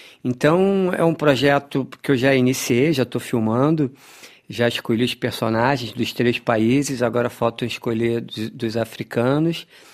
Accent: Rio de Janeiro, Brazil; sendo carioca, conhecendo minimamente o samba

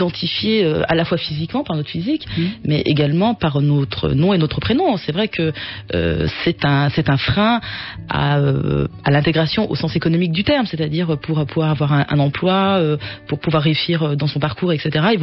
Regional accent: France; first language French; je suis algérienne et en réalité, je suis française. Vous voyez, je suis française parce que ma première langue c'est le français, c'est une réalité. J'ai vécu en France, j'ai une sensibilité française, j'ai une culture française

